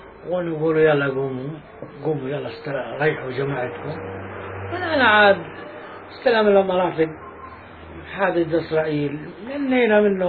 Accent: Barta'a, Jenin Governorate, Palestine; اه واحنا ببرطعه وهي شو اسمه ام الفحم قريبه.

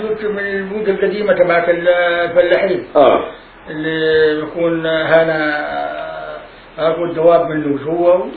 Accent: Nablus, West Bank, Palestine; now in Jordan; لما جينا من نابلس على الأردن

